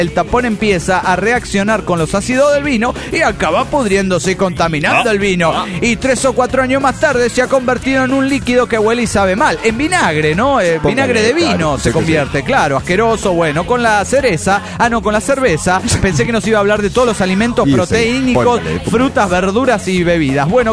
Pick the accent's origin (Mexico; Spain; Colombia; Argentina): Argentina; Rosario, Santa Fe; soy el canalla de Rosario, Argentina.